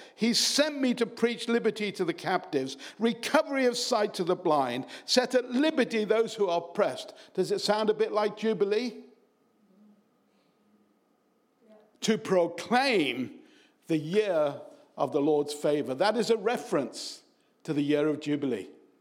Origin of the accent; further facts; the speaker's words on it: Oxton, North West England, United Kingdom; I was brought up in Oxton on the Wirral.